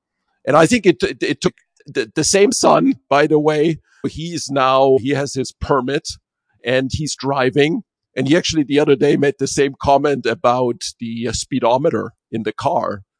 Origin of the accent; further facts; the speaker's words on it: Germany; moved away as an adult; now in United States; I grew up in Germany. I studied electrical engineering.